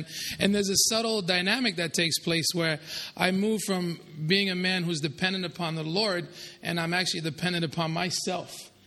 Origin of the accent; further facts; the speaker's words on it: United States; I'm American and, you know, we don't have siestas.